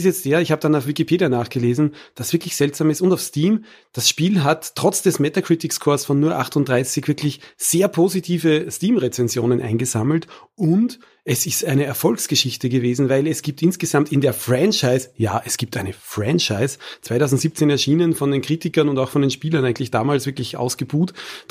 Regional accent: Austria; Ich bin ja Österreicher

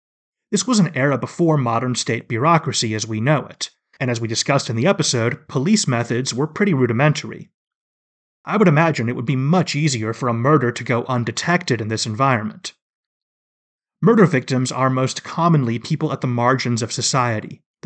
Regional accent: Seattle, Washington, United States; the Paris murder rate was actually about 4 times lower than my hometown, Seattle, which is generally considered on the safe side for an American city.

